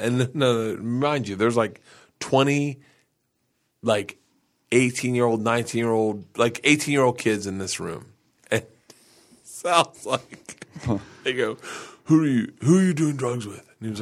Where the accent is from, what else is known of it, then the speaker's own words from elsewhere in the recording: Florida, United States; We grew up in Florida. We never experienced cold